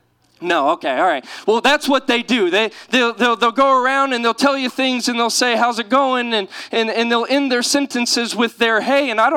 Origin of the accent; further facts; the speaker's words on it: Houston, Texas, United States; born there; also born or lived in Missouri; Just to give you a little bit of background on me, I was born in Houston, Texas.